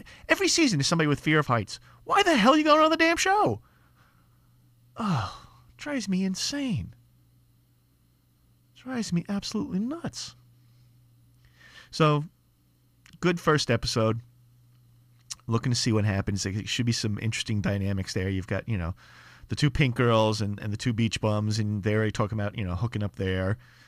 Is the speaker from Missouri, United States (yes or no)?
no; Staten Island, New York, United States; Now, I grew up in Staten Island, so I know what I talk of when I talk of Staten Island and women from Staten Island.